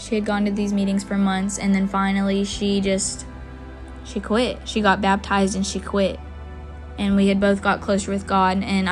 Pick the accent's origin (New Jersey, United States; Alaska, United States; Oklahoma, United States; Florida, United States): Oklahoma, United States; Tecumseh; I'm 15 years old and I'm from Tecumseh, Oklahoma.